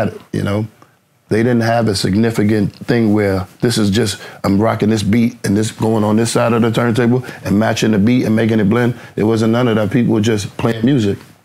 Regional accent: New York City, New York, United States; I was raised in the Bronx my whole life.

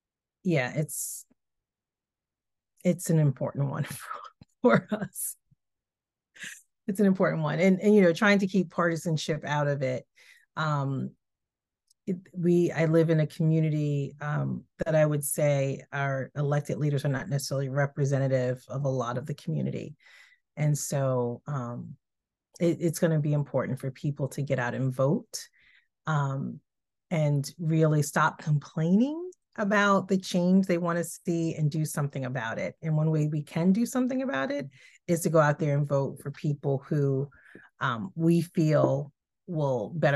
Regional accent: New York City, New York, United States; now in Connecticut, United States; I grew up in New York City. I'm a Harlem girl, and that is very much a part of who I am and continue to be.

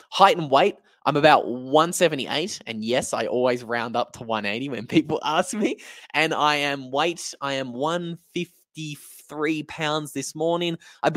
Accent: Australia; The Kingdom of Bhutan making a little bit of a visit to my home country of Australia.

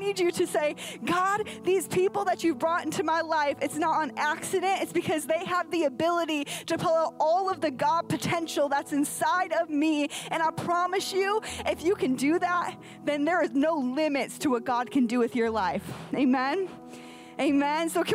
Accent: Michigan, United States; also born or lived in Minnesota; But I grew up in Michigan and our hot spot was Florida

